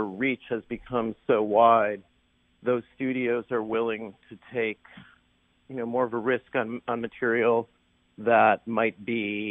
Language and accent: English; Golden Valley, Minnesota, United States; I grew up in Golden Valley, and at some point my family kind of moved over by Lake Calhoun